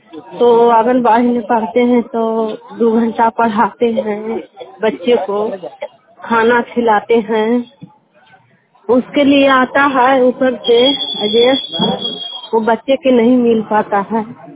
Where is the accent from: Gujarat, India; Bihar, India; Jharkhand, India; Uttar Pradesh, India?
Bihar, India; मैं बिहार के रहने वाला हूँ।